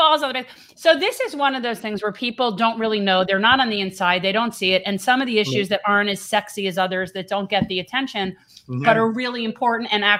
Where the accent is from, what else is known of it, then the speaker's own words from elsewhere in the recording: Florida, United States; I'm a second generation native Floridian. So I'm from here. My dad was born in Miami.